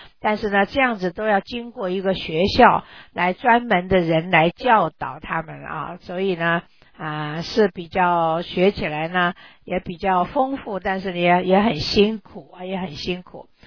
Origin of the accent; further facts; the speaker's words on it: Taiwan; 那么这个肢体残障呢我是从台湾来的嘛